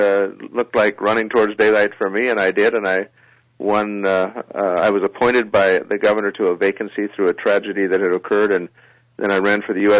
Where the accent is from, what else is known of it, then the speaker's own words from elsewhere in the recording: Regent, North Dakota, United States; South of Dickinson, about 50 miles, 60 miles, a little town called Regent.